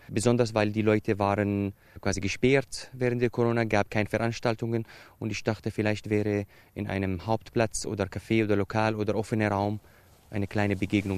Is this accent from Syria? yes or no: yes; Syria; now in Austria; ich komme aus Syrien. Ich bin Ende 2014 angekommen in Österreich und wurde in Aschau in der Nähe von Oberschützen zugeteilt, in einem Quartier. Und dort bin ich ein Jahr geblieben